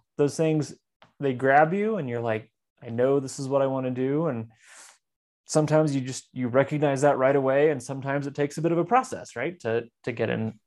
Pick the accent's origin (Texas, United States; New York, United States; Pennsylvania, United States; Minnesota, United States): Texas, United States; Austin; I was actually growing up in Austin, Texas, of all places. Don't hold it against me.